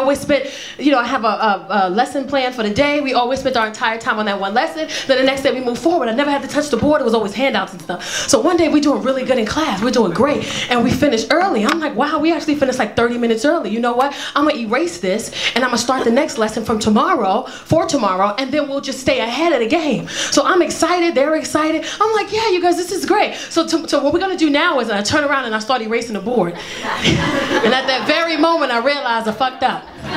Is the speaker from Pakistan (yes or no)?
no; New York, United States; Like, I never, because I'm from New York, When you're from New York, everybody in New York.